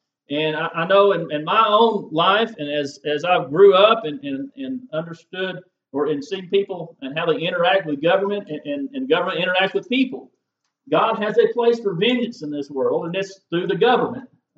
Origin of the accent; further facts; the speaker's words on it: Arkansas, United States; We're from Arkansas, so we're down south, kind of in the Alabama vicinity as far as the weather and climate goes.